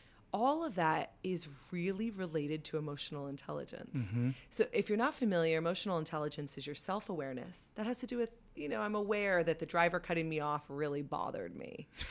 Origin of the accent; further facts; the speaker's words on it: California, United States; born there; I was born in California. I have a lot of privileges, of course, being here in the United States.